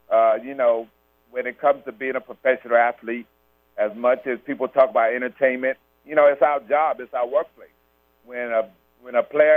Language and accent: English; Charleston, United States; now in Atlanta, United States; Yeah, I mean, that's my hometown. So, you know, before the pandemic, I used to try to get home at least, you know, every 2 months, every 3 months, so four, five, six times a year.